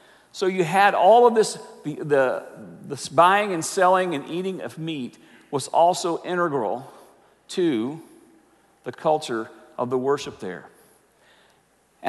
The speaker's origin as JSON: {"language": "English", "region": "the South", "country": "United States", "tie": "born or raised there", "said": "And I grew up in the Baptist world of the South where it was absolutely taboo to drink any alcohol whatsoever."}